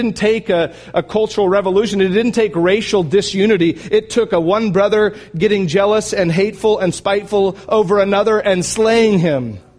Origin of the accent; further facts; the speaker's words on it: United States; I am an American. I am all for the right to bear arms